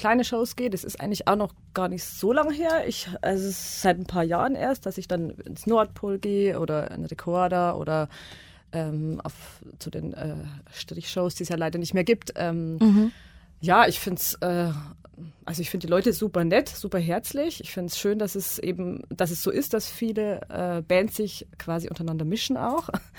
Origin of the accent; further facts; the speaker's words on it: Bavaria, Germany; now in Dortmund, Germany; Genau, ich bin aus Bayern.